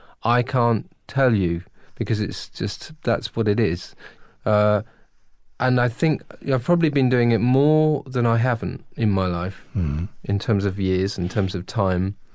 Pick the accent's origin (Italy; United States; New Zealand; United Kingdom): United Kingdom; I mean, I'm British, right?